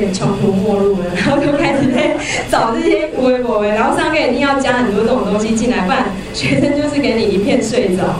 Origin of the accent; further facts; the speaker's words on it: Taiwan; 然后后来他知道我台湾人